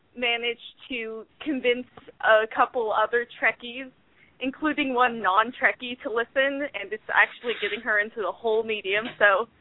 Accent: Topanga, California, United States; I'm from Topanga.

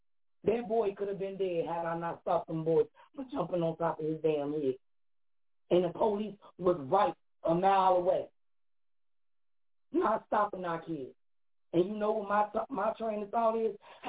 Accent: Chicago, Illinois, United States; now in McHenry, United States; I'm not from Milwaukee. I'm from Chicago. I live in McHenry, Illinois. I drove an hour away.

